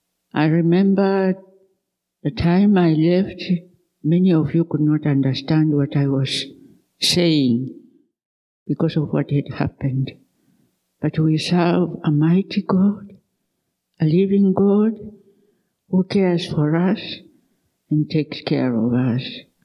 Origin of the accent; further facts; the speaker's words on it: Kenya; I'm from Kenya.